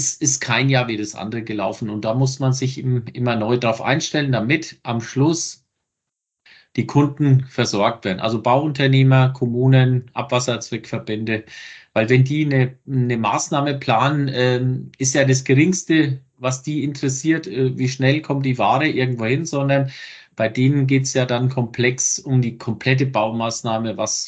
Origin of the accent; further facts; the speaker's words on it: Bavaria, Germany; Ich komme aus Unterfranken. Das macht nichts, ne, sagen manche. Ist zwar noch in Bayern, aber ziemlich im Norden.